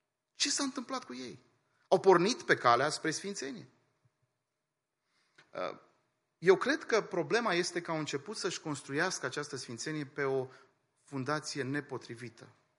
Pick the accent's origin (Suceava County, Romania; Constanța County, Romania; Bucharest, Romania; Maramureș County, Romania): Bucharest, Romania; eu am crescut în București